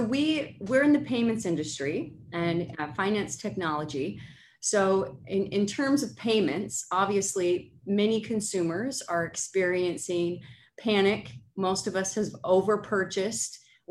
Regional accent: United States; accent: American; now in United Kingdom; So I actually live in the UK, despite my American accent.

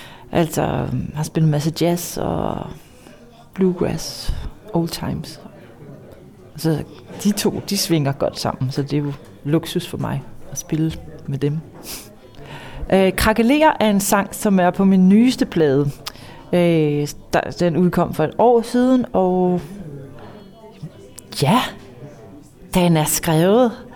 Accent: Copenhagen, Capital Region of Denmark, Denmark; Og så er jeg københavner. Selvom jeg er flyttet ud af byen, så er jeg stadig københavner. Jeg er vokset op herinde

